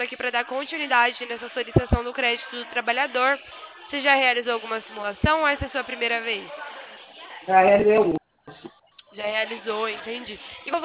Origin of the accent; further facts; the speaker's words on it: Americana, São Paulo, Brazil; now in Santa Bárbara d'Oeste, Brazil; Eu sou daqui de Americana. Na verdade, ó, eu moro em Santa Bárbara, né?